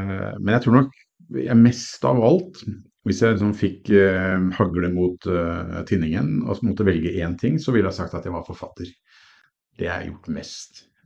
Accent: Oslo, Norway; Så jeg vokste opp på Ullern, hvor vi sitter nå.

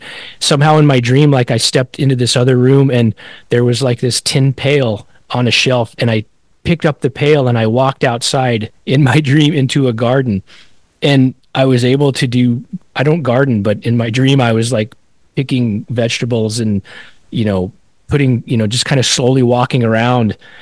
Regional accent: Colorado, United States; I grew up in Colorado, so all the golf courses were kind of like open and treeless.

